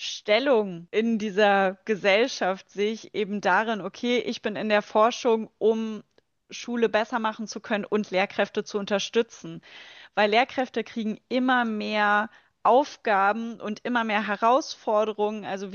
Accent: Harz, Germany; ich komme ursprünglich aus dem Harz, ich bin von Laubwäldern immer umgeben gewesen und von unterschiedlichen Nadelwäldern.

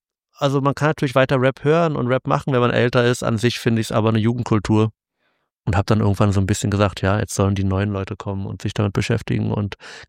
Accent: Berlin, Germany

